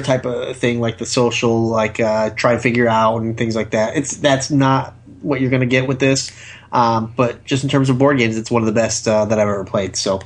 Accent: Michigan, United States; accent: Michigan; or I call it Catan, that's my Michigan accent bleeding out

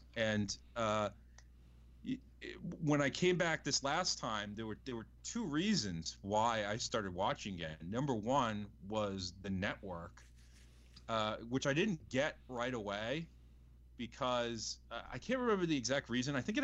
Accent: Northeast, United States; But growing up in the Northeast, the territory system was dead by the time I was exposed to wrestling.

